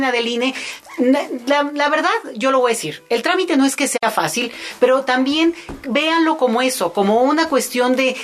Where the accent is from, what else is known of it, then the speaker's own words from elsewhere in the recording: Mexico; tendrán su diversidad de opciones como somos los mexicanos